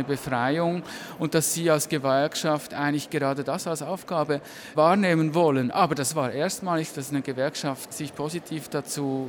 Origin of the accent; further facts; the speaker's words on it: Switzerland; now in Berlin, Germany; Ich bin ja aus der Schweiz, hier in Berlin